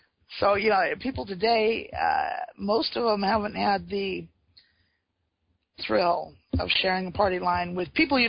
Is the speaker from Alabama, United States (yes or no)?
no; Iowa, United States; I grew up in Iowa, and my mother was from New Mexico.